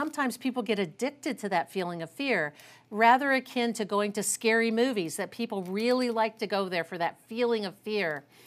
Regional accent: Ohio, United States; I'm from Ohio, and we have reports in Ohio

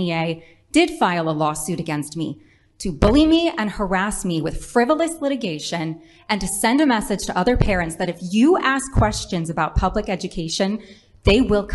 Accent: Rhode Island, United States

